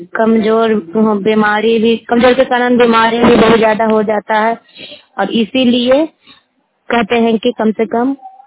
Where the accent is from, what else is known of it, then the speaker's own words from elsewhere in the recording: Puthakhar, India; और मैं पुथाखार पंचायत के रहने वाली हूँ